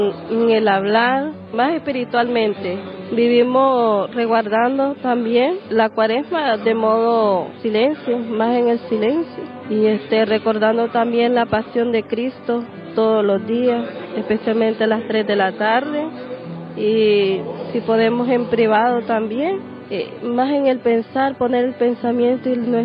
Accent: Nicaragua; Yo vengo de Nicaragua, estoy viviendo en Nicaragua, hermanas carmelitas del Divino Corazón de Dios.

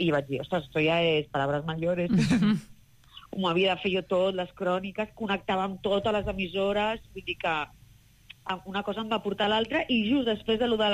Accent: Barcelona, Catalonia, Spain; jo soc de Nou Barris

